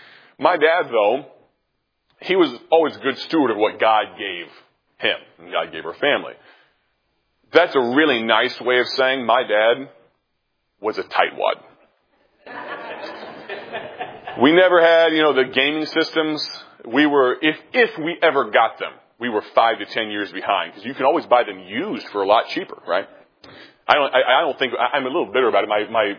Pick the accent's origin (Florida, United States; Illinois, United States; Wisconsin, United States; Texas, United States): Texas, United States; born there; also born or lived in California / Virginia / Kansas / Germany; I was born in Texas, and we moved to California, then to the east coast of Virginia, not too far from here, and then we moved back to Kansas